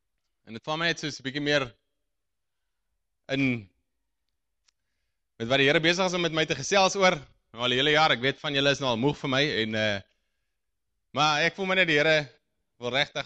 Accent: De Aar, Northern Cape, South Africa; Ek weet ook waar Noupoort is, want soos jy kan aflei in my accent, kom ek daar iewers vandaan. Ek kom van die Aar af, wat so eentjie van Noupoort af is.

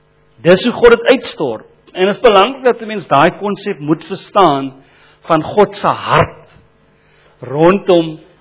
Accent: Worcester, Western Cape, South Africa; julle, ek is van Woester. Ek is gebore in Woester. Ek is plaaslik hier van die Boland. Bietjie getoer in my lewe, maar nie veel nie. So weer terug.

